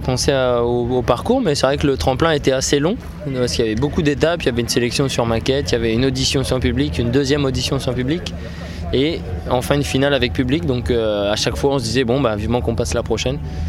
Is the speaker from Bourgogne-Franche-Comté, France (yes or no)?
no; Lens, Hauts-de-France, France; moved away as an adult; j'ai grandi à Lens jusqu'à 21 ans. Ensuite, je suis parti faire des études. Pour mes études, je suis allé un peu à Rennes, en Bretagne. Après, je suis allé à Paris un peu pour la musique. Et puis, aujourd'hui, je vis un peu entre le Nord et la Bretagne